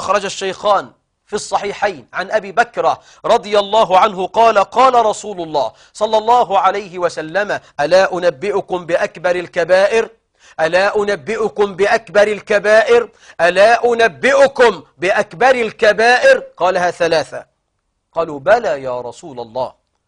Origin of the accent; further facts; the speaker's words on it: Egypt; عندنا كمصريين